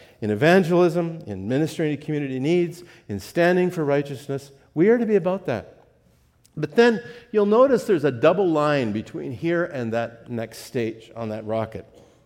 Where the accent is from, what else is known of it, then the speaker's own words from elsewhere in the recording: N'Djamena, Chad; Now, when I was growing up in Chad, and this is right about Independence Day, 1960, this is in N'Djamena, in the capital of Chad